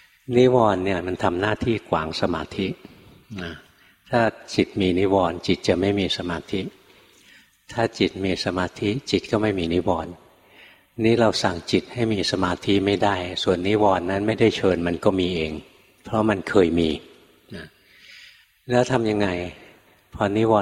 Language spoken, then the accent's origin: Thai; Bangkok, Thailand; เราคนกรุงเทพ ราภาวนาอยู่ในกรุงเทพ